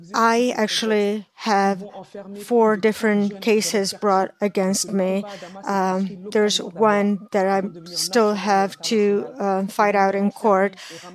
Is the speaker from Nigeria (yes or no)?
no; France; English is a second language; We are people who were born and raised in France. We're French citizens.